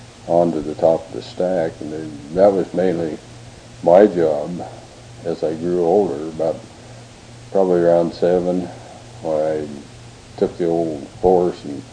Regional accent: Oregon, United States; Yes, I was. I was born in North Goddard. And, well, actually, it would be on the west of North Powder on Interstate 84 with the old censor box place.

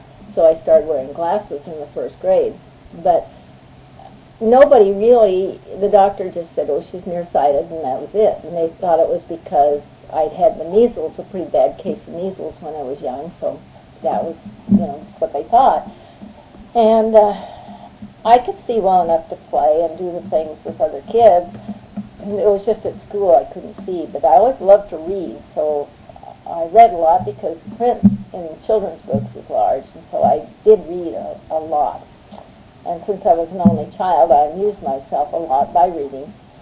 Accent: Laramie, Wyoming, United States; born there; I was born in Laramie, Wyoming in 1924.

